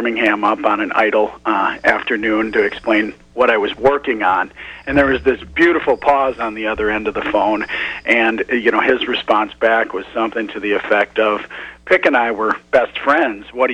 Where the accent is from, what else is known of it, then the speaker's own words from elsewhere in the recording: Ireland; I'm an Irishman.